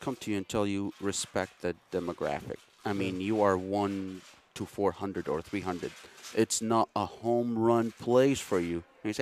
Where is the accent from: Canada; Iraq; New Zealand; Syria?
Iraq; now in United States; I came from Iraq, and some days you say, oh, I miss these days.